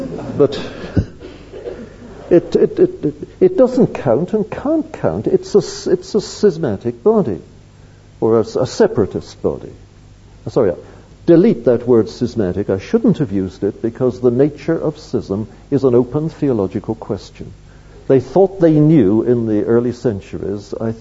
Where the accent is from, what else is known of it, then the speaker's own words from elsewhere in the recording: Canada; And I'm not an American, I'm a Canadian, I'm just I live just 30 miles from the American border.